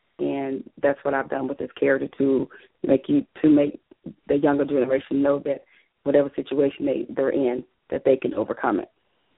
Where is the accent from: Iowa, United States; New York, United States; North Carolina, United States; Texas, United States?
North Carolina, United States; Originally, I'm from North Carolina. I'm the youngest of six.